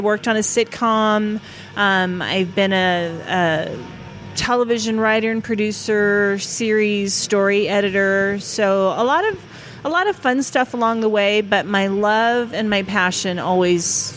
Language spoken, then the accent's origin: English; Los Angeles, California, United States; now in Prescott, United States; I'm from Los Angeles. I'm from Los Angeles, California. And I started out there as a stand-up comedian and was a professional television writer.